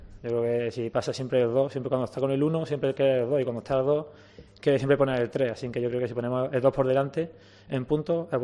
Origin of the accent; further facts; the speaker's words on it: Andalusia, Spain; cuando juegan en Andalucía siempre hay motivación porque al final es mi tierra